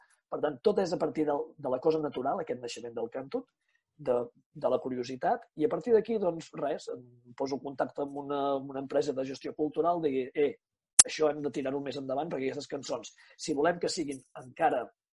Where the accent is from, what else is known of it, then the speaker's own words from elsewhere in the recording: Banyoles, Catalonia, Spain; d'aquí Banyoles, on soc jo, de Banyoles.